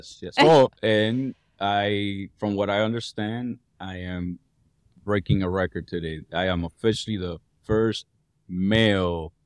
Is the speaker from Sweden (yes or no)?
no; Nicaragua; By the way, for your listeners, I'm from Nicaragua.